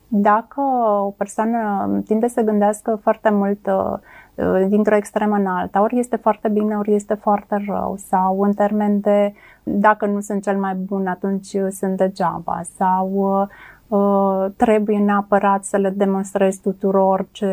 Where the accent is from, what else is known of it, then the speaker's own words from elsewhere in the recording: Romania; noi ca și români nu suntem foarte obișnuiți să dăm feedback-uri constructive.